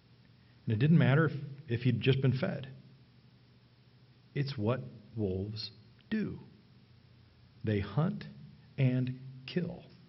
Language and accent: English; the South, United States; I grew up in the South, and Sundays were a big television, you know, day.